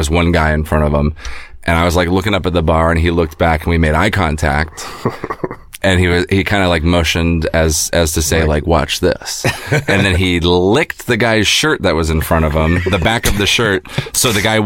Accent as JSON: {"language": "English", "region": "Oregon", "country": "United States", "said": "I'm from Oregon, so it's like a citrus tree."}